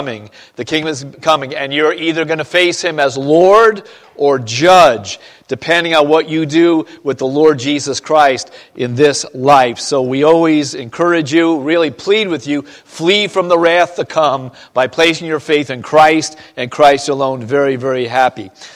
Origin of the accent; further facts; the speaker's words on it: New Jersey, United States; I grew up in Central Jersey, listening to a lot of music